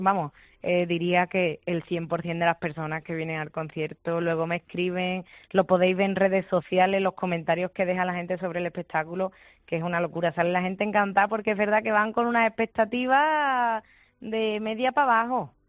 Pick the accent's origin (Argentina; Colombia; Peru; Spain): Spain; Almonte, Andalusia; fue un poco porque soy de un pueblo de Huelva, soy de Almonte.